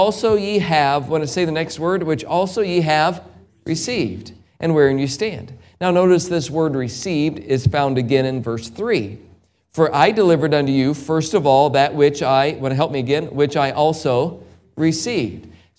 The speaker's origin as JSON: {"language": "English", "country": "United States", "tie": "born there", "said": "I still agree that it is the greatest country on the planet, and I am thankful that I was born in America."}